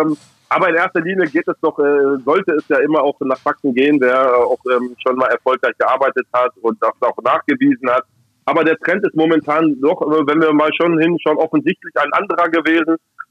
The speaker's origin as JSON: {"language": "German", "town": "Hanover", "region": "Lower Saxony", "country": "Germany", "said": "als Hannoveraner, tut mir einfach auch weh zu sehen, welches Bild Hannover 96 abgibt."}